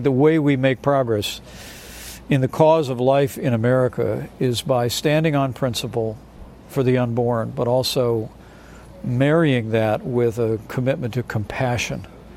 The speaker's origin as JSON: {"language": "English", "region": "Indiana", "country": "United States", "said": "You know, I come from Indiana, big farm country"}